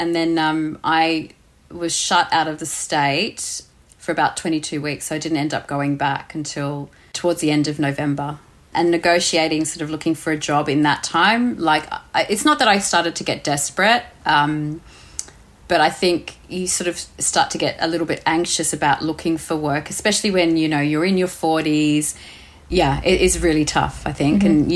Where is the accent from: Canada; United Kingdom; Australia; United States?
Australia; I always loved being Australian and coming from Australia and Australia in general